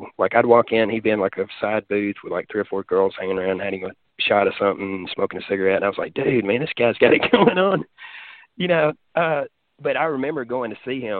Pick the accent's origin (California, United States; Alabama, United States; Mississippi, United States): Mississippi, United States; I grew up in the Delta, and that was my heart, was with acoustic stuff.